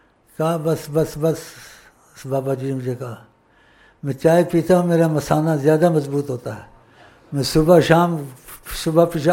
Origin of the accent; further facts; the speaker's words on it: Punjab, Pakistan; Urdu is a second language; تو اردو ان سے بیچاروں سے ایسی، ہم پنجابی ہیں.